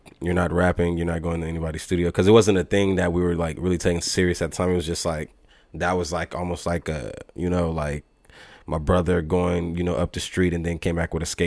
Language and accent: English; Austin, Texas, United States; he's from San Antonio, I'm from Austin